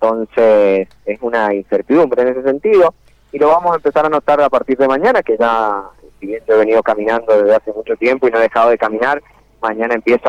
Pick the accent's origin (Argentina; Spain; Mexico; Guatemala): Argentina; Lavalle; como lavallino y como argentino, puedo llegar a decirlo